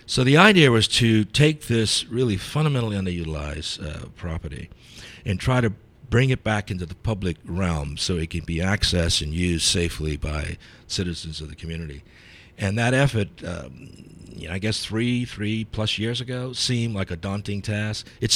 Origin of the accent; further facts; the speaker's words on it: South Carolina, United States; I grew up on Ashley Avenue near Hugie, between Hugie and Moutrie.